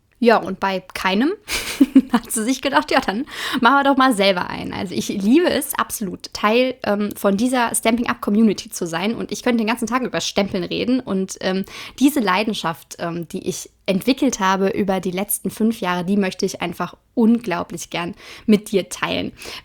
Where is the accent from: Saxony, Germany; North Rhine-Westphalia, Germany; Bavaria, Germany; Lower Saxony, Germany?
North Rhine-Westphalia, Germany; Hagen; 29 Jahre bin ich alt, ich komme aus Hagen und das bringt mich in die sehr, sehr glückliche Situation, dass ich sowohl bei Ruhrgebiet als auch bei Sauerland auf Partys laut mitgrölen darf.